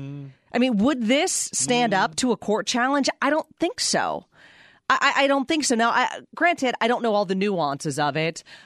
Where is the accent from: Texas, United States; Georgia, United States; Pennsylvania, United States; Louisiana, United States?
Pennsylvania, United States; Because I'm from Pennsylvania, right.